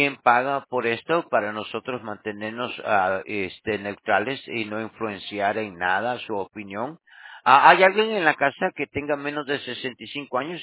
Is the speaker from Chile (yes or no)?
no; El Salvador; now in United States; No, yo soy de origen salvadoreño.